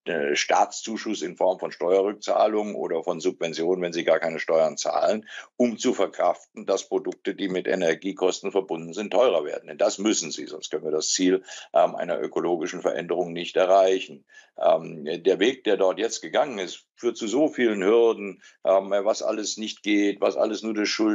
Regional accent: Darmstadt, Hesse, Germany; In meinem Heimatland Hessen hier in Darmstadt

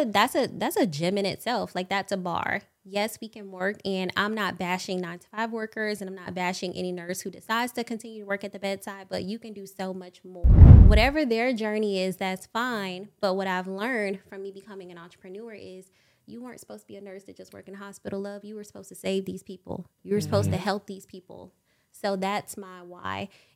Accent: Miami, Florida, United States; Originally, I'm from Miami, Florida. And I became an entrepreneur almost 2 years ago.

